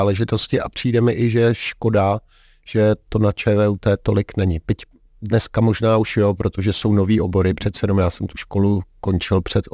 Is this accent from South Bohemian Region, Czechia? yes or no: no; Karlovy Vary, Karlovy Vary Region, Czechia; No, já jsem Karlovarák původně.